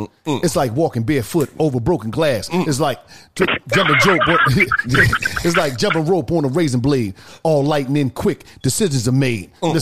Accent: East Coast, United States; And I'm from the East Coast.

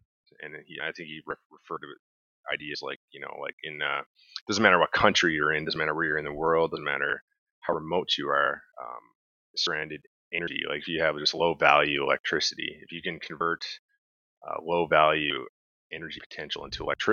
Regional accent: Newfoundland and Labrador, Canada; I'm from Newfoundland, so I went to school in Newfoundland. When I graduated, I moved out to Alberta here on the west side of Canada

